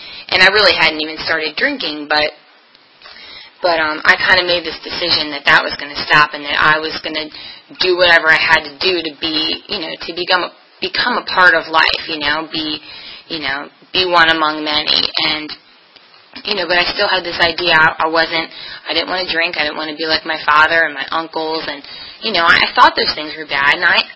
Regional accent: Maryland, United States; we grew up in Baltimore County, kind of right outside of the city, pretty small town

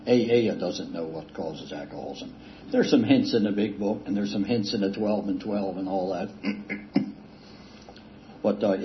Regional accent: Vernon Hill, Virginia, United States; I'm from Vernon Hill, Virginia, and my home group is in South Boston, Virginia, not Massachusetts.

